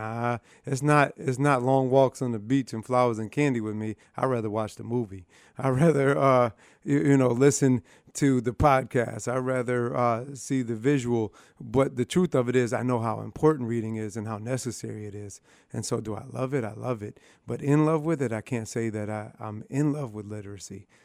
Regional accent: Rochester, New York, United States; Rochester's own. Yeah, I know I'm right from Hudson and Joseph Avenue, right from Rochester, from the hood.

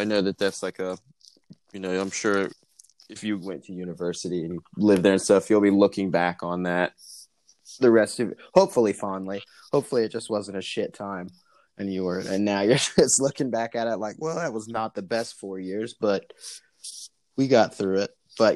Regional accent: Springfield, Ohio, United States; I grew up in Springfield, which is a shitty, out of money version of, like, Dayton in sections.

